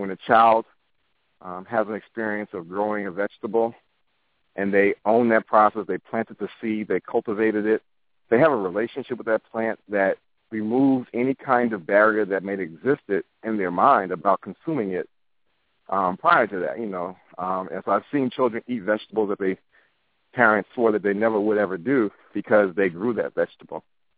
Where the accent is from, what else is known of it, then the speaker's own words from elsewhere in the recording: Boston, Massachusetts, United States; So my hometown is Boston. I just spent a good amount of time there this past month